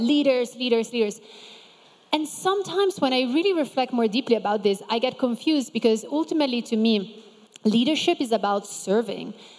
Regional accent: Ticino, Switzerland; I'm Swiss-Brazilian, and I grew up in the Italian part of Switzerland, this beautiful country you're in today.

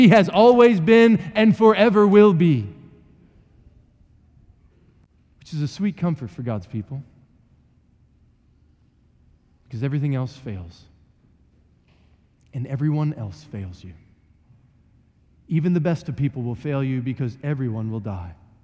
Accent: West Virginia, United States; I grew up in West Virginia where there are mountains, like big mountains.

